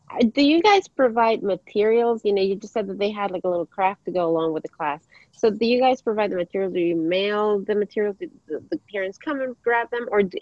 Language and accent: English; Ecuador; first language Spanish; English is a second language; And I grew up in Ecuador, and in Ecuador we speak Spanish, but I grew up learning English from a young age.